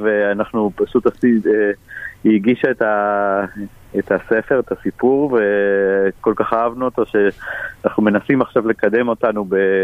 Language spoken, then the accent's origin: Hebrew; Argentina; והרבה ספרות לטינו-אמריקאית, אני ארגנטינאי בו.